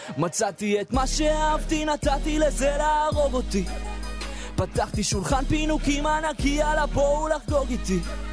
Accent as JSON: {"language": "Hebrew", "region": "Northern District", "country": "Israel", "said": "ואנחנו מקדמים תמיד את הצפון, כי אני בא משם."}